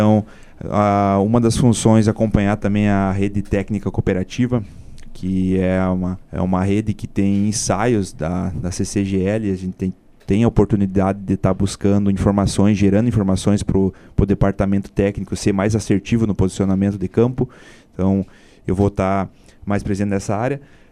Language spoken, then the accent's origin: Portuguese; Itapera, Brazil; eu sou natural de Itapera, cresci aqui no município.